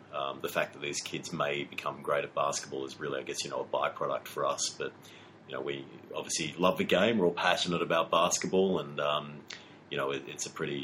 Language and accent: English; Adelaide, South Australia, Australia; But no, look, I grew up in Adelaide. Don't hold that against me, guys. But I made it out to Victoria